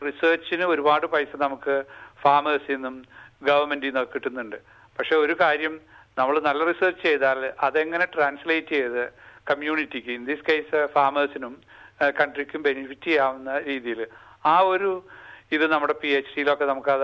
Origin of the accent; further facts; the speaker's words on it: Kodungallur, Kerala, India; അപ്പൊ ഞാൻ കൊടുങ്ങല്ലൂർ എന്നാണ് എന്റെ സ്വദേശം. അപ്പൊ ചെറുപ്പത്തിലെ തന്നെ നമ്മൾ ഒരു കാർഷിക കുടുംബത്തിൽ നിന്നാണ് വരുന്നത്.